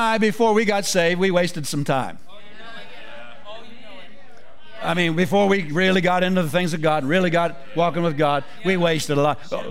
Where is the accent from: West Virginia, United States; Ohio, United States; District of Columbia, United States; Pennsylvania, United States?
Pennsylvania, United States; I grew up in Pennsylvania, there's a lot of Amish in Pennsylvania